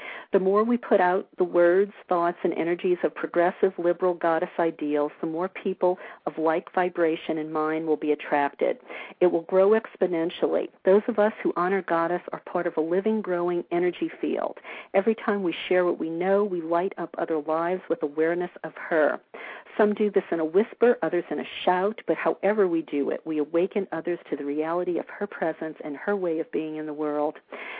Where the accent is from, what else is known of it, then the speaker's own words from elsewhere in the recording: the South, United States; I'm from the South. I know that sickening mentality